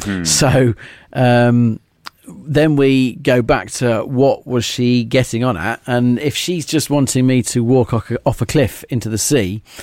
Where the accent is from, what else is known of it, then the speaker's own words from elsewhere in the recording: Ware, East of England, United Kingdom; exactly 500 miles walk north of my hometown of Ware